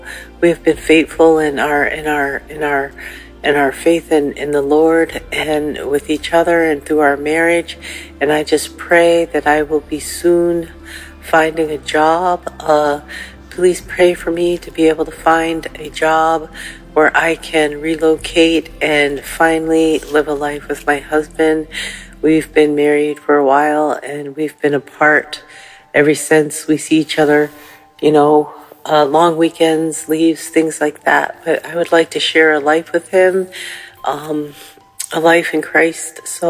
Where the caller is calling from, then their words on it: Tennessee, United States; and I'm calling from Tennessee